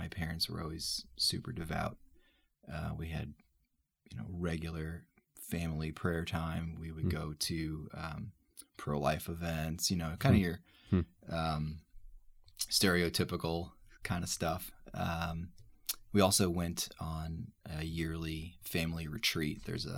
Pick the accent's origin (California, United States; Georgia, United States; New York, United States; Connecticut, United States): New York, United States; New York City; I'm the oldest of six kids. So big family background. And kind of similar to Maddie, cradle Catholic. And it was just kind of an intrinsic part of being a cultural Italian.